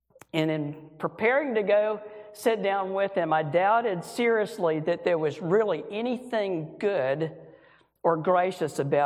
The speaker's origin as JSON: {"language": "English", "region": "Florida", "country": "United States", "said": "She's from Mississippi. I'm from Florida, but we met in college kind of later."}